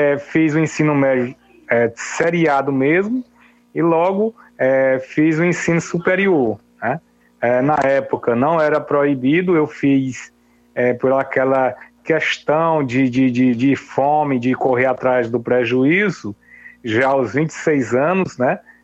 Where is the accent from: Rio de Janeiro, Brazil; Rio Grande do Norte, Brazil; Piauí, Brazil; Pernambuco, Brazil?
Piauí, Brazil; Buriti dos Lopes; Eu morava no norte do estado, eu não sou de Teresina, né? Eu sou lá de Buriti dos Lopes, né?